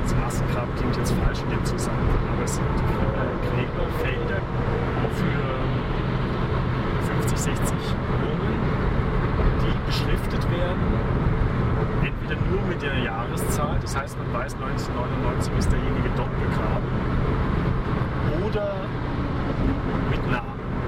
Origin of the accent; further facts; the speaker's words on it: Thuringia, Germany; hier in Thüringen dabei. Dort, wo ich aufgewachsen bin, wir gelebt haben, das ist unser gemeinsamer Raum.